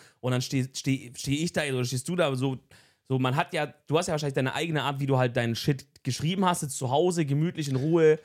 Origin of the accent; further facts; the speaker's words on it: Swabia, Germany; ich komme aus dem Schwabenland vom Dorf.